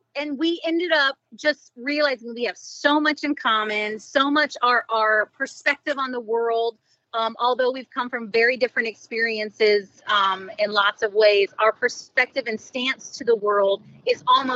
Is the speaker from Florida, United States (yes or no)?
yes; Tampa, Florida, United States; also born or lived in Milton; I was born in Milton, Pensacola, Florida, which is in the Panhandle.